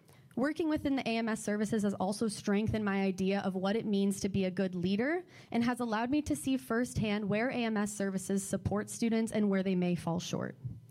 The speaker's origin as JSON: {"language": "English", "town": "Niagara Falls", "region": "Ontario", "country": "Canada", "said": "I'm from Niagara Falls, Ontario, from a very big family."}